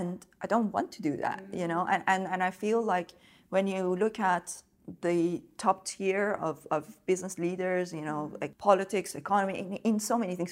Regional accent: Iran; I come from a difficult kind of background. Mm-hmm. I'm sure that, you know, growing up in Iran, you know, under very difficult conditions.

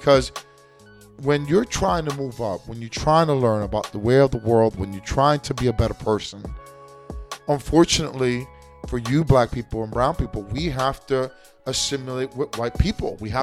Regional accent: United States; most of my life, I grew up in the States. So what do you expect? It's like this. Yeah, I acknowledge my trace. I am American from Hispanic descent. But at the end, I'm American.

